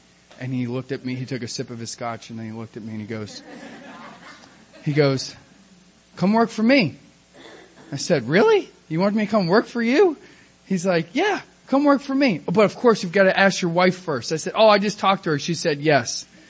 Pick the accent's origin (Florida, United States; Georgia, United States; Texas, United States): Georgia, United States; Atlanta; Hey everyone … I'm from Atlanta, Georgia.